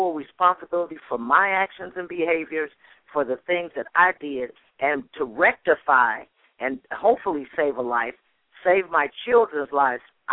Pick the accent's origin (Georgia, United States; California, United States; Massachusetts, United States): California, United States; Richmond; I'm from Richmond, California. I grew up on the blocks that I walk on every Friday night.